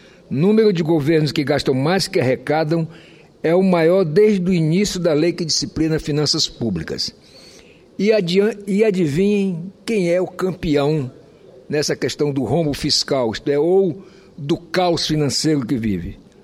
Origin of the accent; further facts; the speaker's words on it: Roraima, Brazil; como roraimense